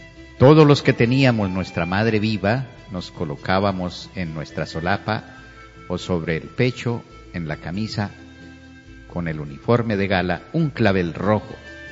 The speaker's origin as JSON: {"language": "Spanish", "country": "Colombia", "tie": "born or raised there", "moved": "yes", "said": "la que yo viví en mi Colombia, donde nací, y la que tuve la oportunidad de disfrutar en mi infancia"}